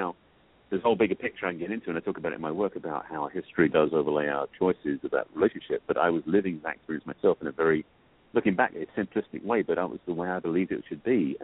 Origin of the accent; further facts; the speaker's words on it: England, United Kingdom; I grew up in England, that's where I'm from, hence the accent.